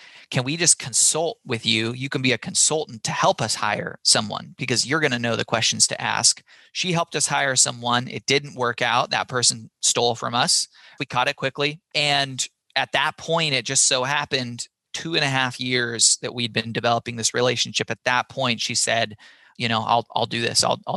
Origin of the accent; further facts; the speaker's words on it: Eugene, Oregon, United States; Our background is my brothers and I, we grew up in Eugene, Oregon.